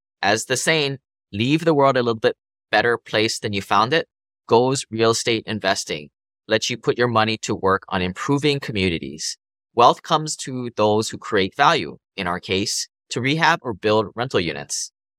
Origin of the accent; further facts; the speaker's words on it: Hawaii, United States; I was born and raised in Hawaii by middle-class parents.